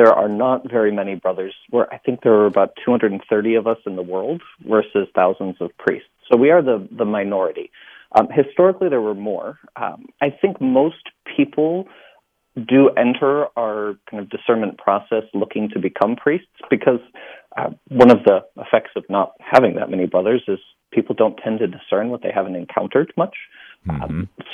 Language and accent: English; Fort Wayne, Indiana, United States; Fort Wayne, Indiana.